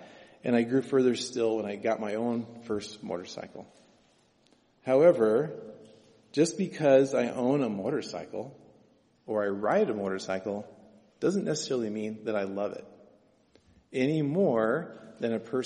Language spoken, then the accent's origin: English; Medford, United States; I grew up in Medford, and just outside of town, it was kind of in this semi-rural but also kind of country area.